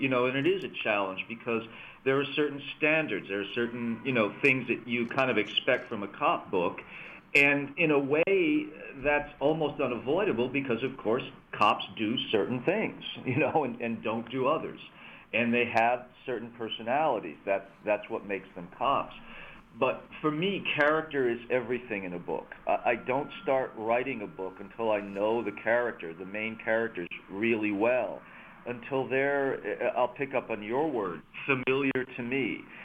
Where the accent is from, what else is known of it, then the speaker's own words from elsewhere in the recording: Staten Island, New York, United States; born there; You know, I was born on Staten Island in New York. This is a New York book. I've lived and worked in New York on and off my whole life.